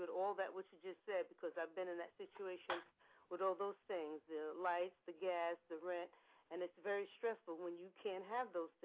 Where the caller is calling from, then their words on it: Brooklyn, New York, United States; I'm calling from Brooklyn.